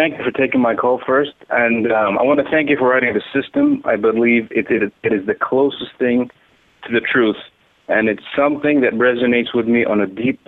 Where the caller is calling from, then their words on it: Sudan; I'm calling from Sudan, and I'm 30 years young.